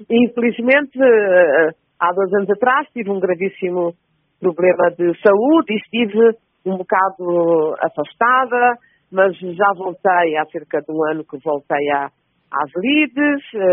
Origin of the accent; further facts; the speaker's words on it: Boa Vista, Cape Verde; born there; da memória mais preciosa e antiga da ilha onde eu nasci, que é a Boa Vista.